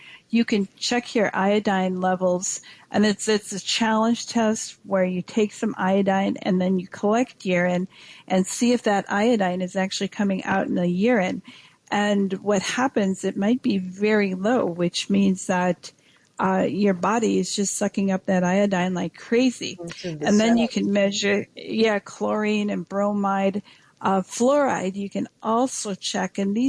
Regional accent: Wisconsin, United States; In fact, I grew up in Wisconsin, and we had goiter pills every week at our school.

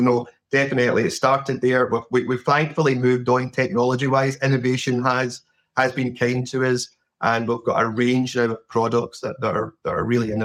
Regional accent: Scotland, United Kingdom; one based in Scotland in the UK, which is where my accent originates from.

